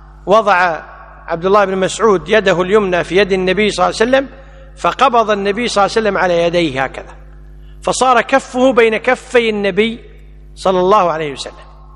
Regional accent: Kuwait; احنا عندنا بالكويت

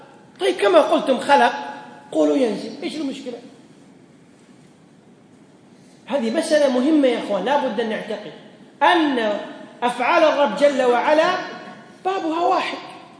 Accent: Kuwait; الشمس الآن عندنا في الكويت غربت ولا لا؟

